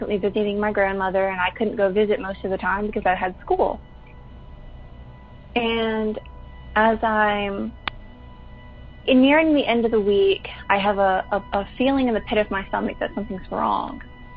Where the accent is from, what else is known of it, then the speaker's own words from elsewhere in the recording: Alabama, United States; I grew up in Alabama, and I've always been real sensitive to ghosts.